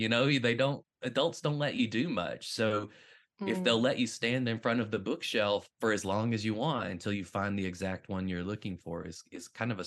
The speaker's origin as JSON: {"language": "English", "town": "Winchester", "region": "Tennessee", "country": "United States", "tie": "born or raised there", "said": "So I grew up in Winchester, Tennessee, and I don't want to make it seem like it's the middle of nowhere."}